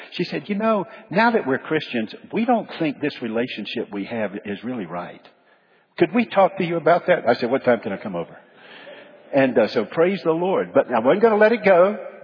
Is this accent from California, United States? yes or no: no; Chattanooga, Tennessee, United States; Now, I'm from Chattanooga. That's where I came from.